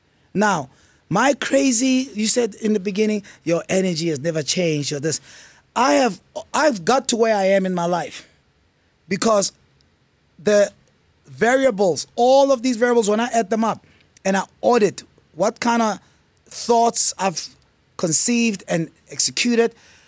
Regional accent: Sharpeville, Gauteng, South Africa; But because of who I inherently am, I got to understand that I'm from Sharpeville. I'm black. I am male.

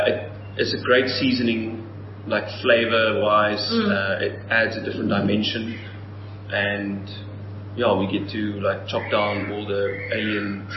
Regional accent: Strand, Western Cape, South Africa; born or raised there

